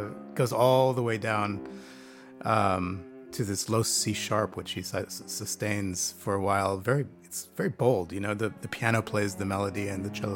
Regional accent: Palo Alto, California, United States; I grew up in Palo Alto, San Francisco area

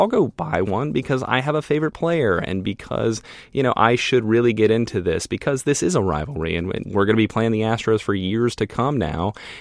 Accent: Fort Worth, Texas, United States; I grew up in Fort Worth, started going to games when I was a little kid.

